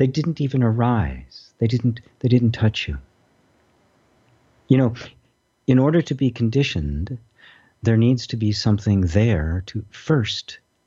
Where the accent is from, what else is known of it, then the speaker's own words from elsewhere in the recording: Midwest, United States; a kid growing up in the Midwest, there wasn't much to get your hands on.